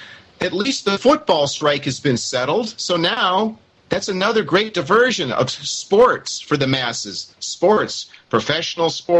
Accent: United States; And I want you to know that I'm an American who actually knows that the former name of Iran is Persia

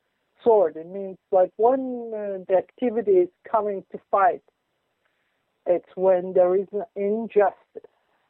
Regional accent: Israel; also born or lived in United States; And I'm Israeli, trust me. Well, I'm American more, if you can say. Both.

